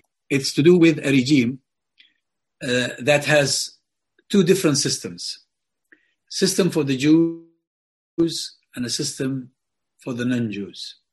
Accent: Hebron, West Bank, Palestine; it's halfway between Gaza and Hebron, my hometown.

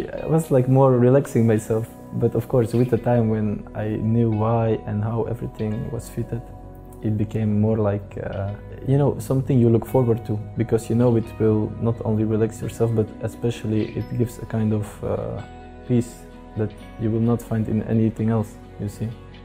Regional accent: Brussels, Brussels-Capital Region, Belgium; English is a second language; now in Turkey; I come from Belgium, originally from Brussels, now living in Turkey for Erasmus exchange student because I'm studying law. I'm 23 years old and Alhamdulillah I'm already 6 years converted to Islam.

